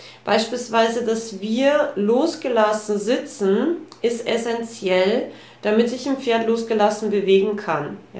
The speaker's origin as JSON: {"language": "German", "country": "Austria", "said": "Bei uns in Österreich gibt es so einen Spruch"}